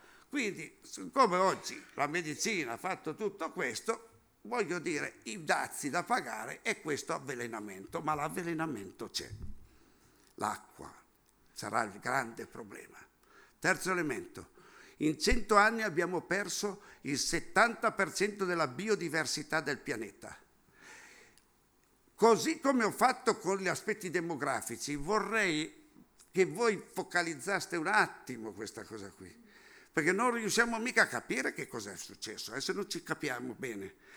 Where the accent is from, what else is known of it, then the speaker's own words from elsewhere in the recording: Piedmont, Italy; Io vengo dalla provincia di Cuneo